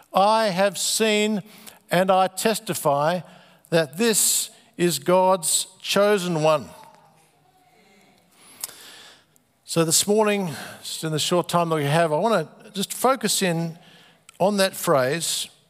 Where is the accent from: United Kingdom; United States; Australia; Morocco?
Australia; Adelaide, South Australia; I'm from Adelaide.